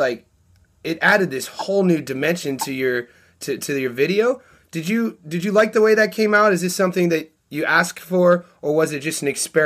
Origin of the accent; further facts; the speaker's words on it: United States; now in Australia; I don't know if that's because I'm an American and where I come from, but the fitness scene down here is ridiculous.